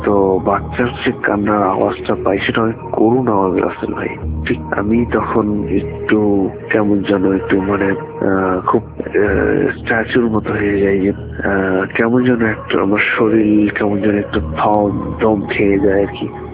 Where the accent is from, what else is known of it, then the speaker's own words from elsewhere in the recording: Gopalganj, Dhaka Division, Bangladesh; now in Rome, Italy; আমার বাড়ি হচ্ছে গোপালগঞ্জ, আমি বর্তমানে রোম শহরে থাকি, ইটালির রোম শহরে।